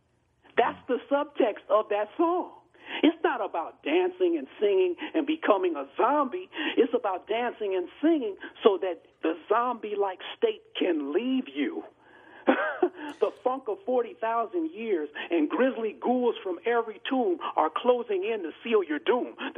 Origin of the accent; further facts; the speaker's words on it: Hammond, Indiana, United States; I was born and raised in Hammond, Indiana, right next door to Gary, Indiana.